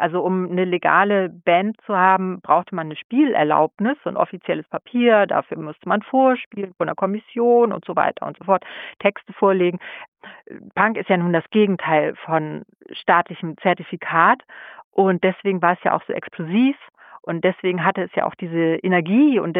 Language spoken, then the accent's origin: German; West Germany, Germany; weil ich bin ja Wessi, in den 80ern war ich auch viel zu klein.